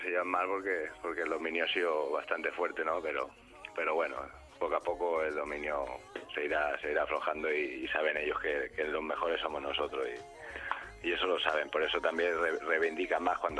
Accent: Spain; soy español

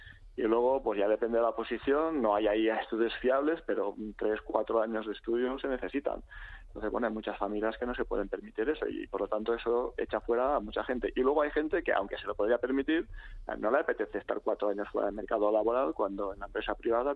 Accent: Catalonia, Spain; Ya sabes que yo soy catalán y aquí siempre hemos tenido el problema contrario, ¿no?

